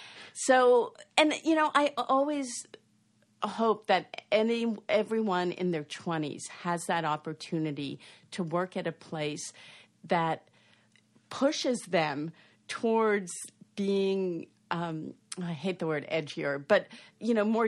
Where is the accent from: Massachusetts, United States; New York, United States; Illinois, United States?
Massachusetts, United States; Boston; I grew up in Boston in the late 60s, and I loved sports.